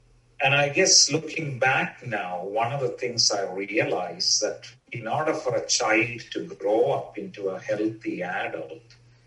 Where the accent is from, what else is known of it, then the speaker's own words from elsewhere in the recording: India; now in Australia; I grew up in India. I moved to Australia around 27 years ago.